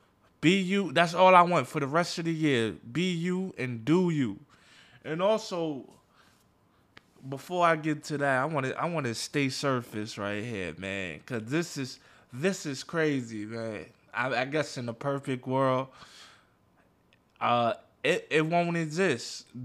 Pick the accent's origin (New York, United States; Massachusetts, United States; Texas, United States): New York, United States; Like, I'm born and raised in New York.